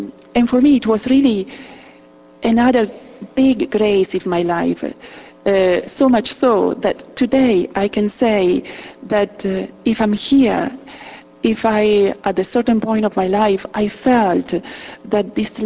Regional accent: Italy; English is a second language; I'm from Italy too, every immigrant brings with him or with her the tradition of their country, the language of her or his country

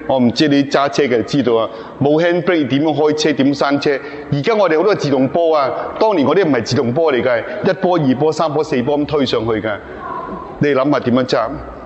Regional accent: China; 即系话我哋中国人。

